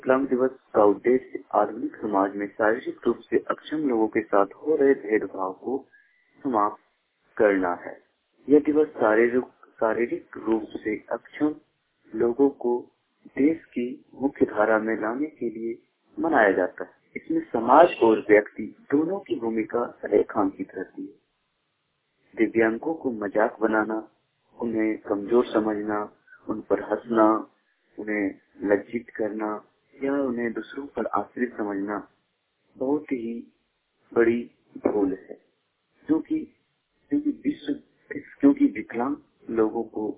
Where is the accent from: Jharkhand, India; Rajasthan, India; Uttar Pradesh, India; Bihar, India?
Jharkhand, India; Boria; मैं ग्राम बोरिया, पोस्ट बोरिया, थाना रामगढ़, जिला दुमका, झारखंड का निवासी हूँ।